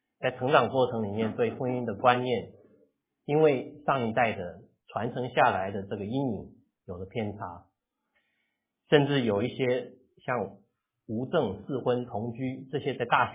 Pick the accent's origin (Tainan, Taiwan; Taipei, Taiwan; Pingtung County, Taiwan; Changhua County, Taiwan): Taipei, Taiwan; 我从小出生在台北，我大学的时候念成大，在大学的时候信主。